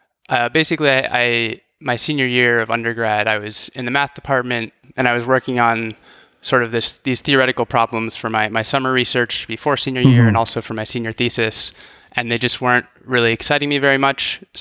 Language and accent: English; San Francisco, California, United States; So I'm actually from San Francisco, from Cow Hollow, so right by the Golden Gate.